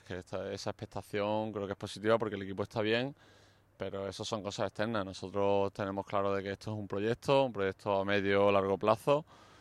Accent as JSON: {"language": "Spanish", "town": "Málaga", "region": "Andalusia", "country": "Spain", "said": "Sí, me gusta como malagueño, creo que es una celebración muy, muy especial para nosotros."}